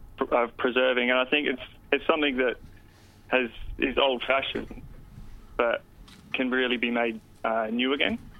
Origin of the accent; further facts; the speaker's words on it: Adelaide, South Australia, Australia; also born or lived in Frankston; I was born in Frankston, but I grew up in Adelaide.